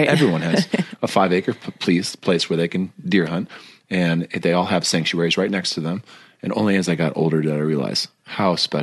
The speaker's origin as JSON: {"language": "English", "region": "Midwest", "country": "United States", "tie": "born or raised there", "said": "Well, born and raised in the Midwest, mom was a bronze artist."}